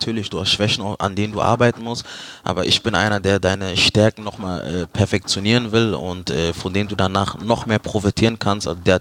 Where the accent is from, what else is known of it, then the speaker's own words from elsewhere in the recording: Leverkusen, North Rhine-Westphalia, Germany; Ja, 1. FC Köln war auch im Gespräch, aber Leverkusen war meine Heimat.